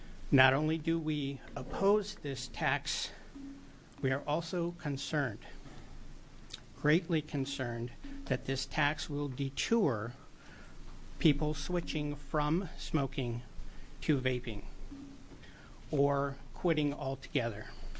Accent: Medford, Oregon, United States; I'm from Medford, and I work with EC Blend. We are the largest e-liquid manufacturer in Oregon.

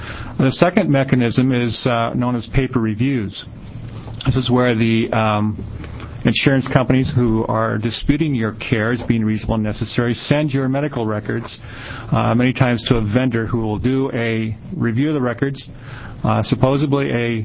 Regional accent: Albany, Oregon, United States; I'm from Albany.

